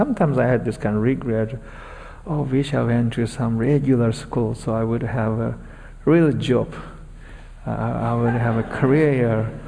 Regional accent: Tibet, China; tell them I'm from Tibet, I went to monastery.

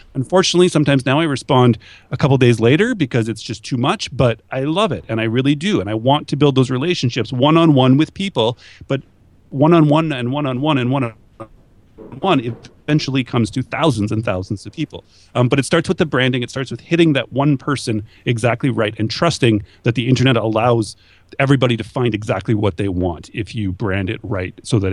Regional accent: Canada; because they're Canadian, I'm Canadian.

